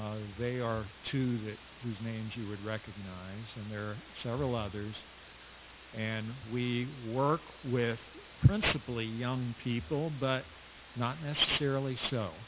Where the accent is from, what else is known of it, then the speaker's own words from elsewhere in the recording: Leesburg, Florida, United States; Flo and I, we're from the Leesburg, Florida area, about an hour, 45 minutes from here, Keystone Heights.